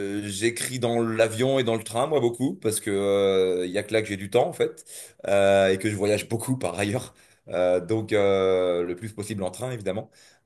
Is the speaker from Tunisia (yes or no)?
no; Montreuil, Île-de-France, France; En plus, elle habite Montreuil, là où j'ai grandi.